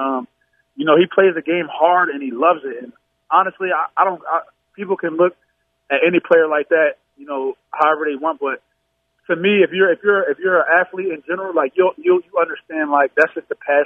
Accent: United States; now in Canada; I feel like as an American, when you come up here, like you really have to kind of humble yourself because, you know, growing up in the States

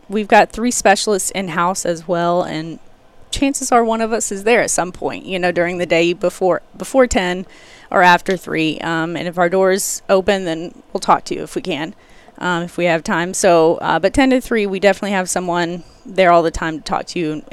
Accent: Arkansas, United States; So I'm from a small town in Arkansas, actually, originally.

